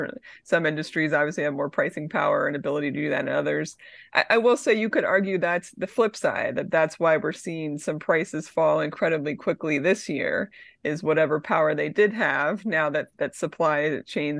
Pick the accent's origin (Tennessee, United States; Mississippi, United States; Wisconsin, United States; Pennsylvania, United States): Pennsylvania, United States; and Michigan and my home state of Pennsylvania?